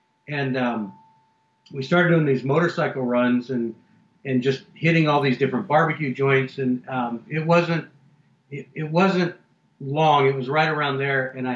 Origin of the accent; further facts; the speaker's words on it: Austin, Texas, United States; born there; Born in South Austin, you know, my barbecue history is mostly around places like Bill Miller